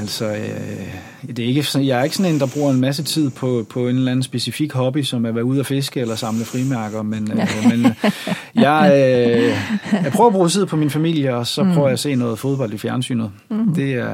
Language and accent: Danish; Bornholm, Capital Region of Denmark, Denmark; now in Copenhagen, Denmark; Jeg er 40 år og er født og opvokset på Bornholm, og har mine kirkelige rødder i det, der hedder Evangelisk Luthersk Missionsforening.